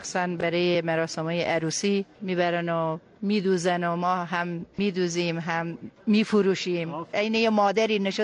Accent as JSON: {"language": "Persian", "region": "Bushehr", "country": "Iran", "tie": "born or raised there", "lives_now": "Shiraz, Iran", "said": "ما بچه استان بوشهر، بچه تنگرمیم. ولی الان نزدیک به 20 ساله که بله شیراز زندگی میکنیم."}